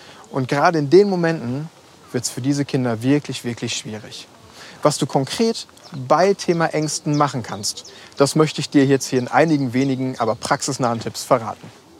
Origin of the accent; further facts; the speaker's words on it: Schwerte, North Rhine-Westphalia, Germany; nämlich nach Schwerte an die Ruhr in meine Heimatstadt.